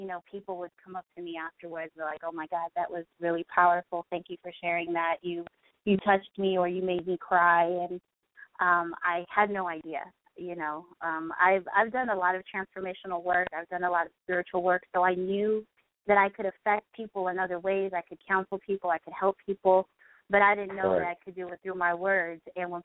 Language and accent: English; Los Angeles, California, United States; Born and raised in Los Angeles. I moved just north of Hollywood when I was four years old, and this is where I've been ever since. So I'm a native L.A. Cali girl.